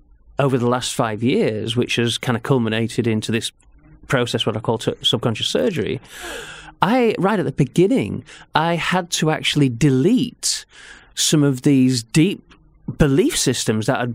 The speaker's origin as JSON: {"language": "English", "town": "Leeds", "region": "Yorkshire and the Humber", "country": "United Kingdom", "tie": "born or raised there", "said": "I was in Leeds."}